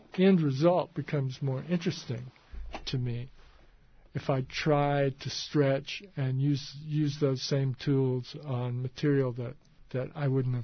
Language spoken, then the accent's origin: English; Virginia, United States; now in Vancouver, Canada; I don't know if I'm a Canadian. I mean, I feel like a guy from Southwest Virginia who lives in Vancouver.